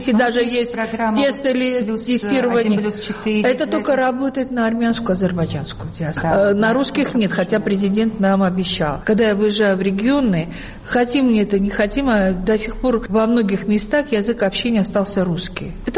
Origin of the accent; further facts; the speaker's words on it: Tbilisi, Georgia; я когда говорила, что я из Тбилиси, что у нас особенный толерантный народ.